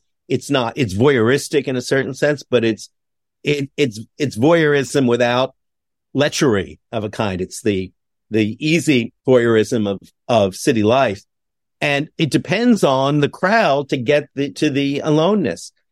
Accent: Montreal, Quebec, Canada; my hometown of Montreal.

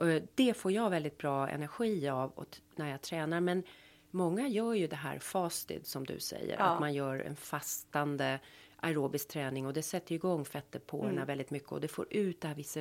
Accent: Sweden; Och när jag var, jag är ju uppvuxen som alla svenskar på, liksom, har man inte fått potatis till middagen, då var det ingen middag.

